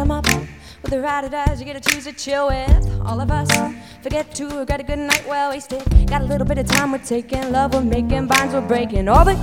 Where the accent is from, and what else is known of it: Brenham, Texas, United States